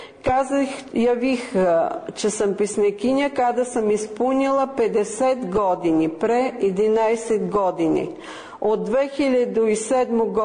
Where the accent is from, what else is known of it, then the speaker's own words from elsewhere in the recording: Plovdiv, Plovdiv Province, Bulgaria; Serbian is a second language; dolazim iz Plovdiva, Bugarska.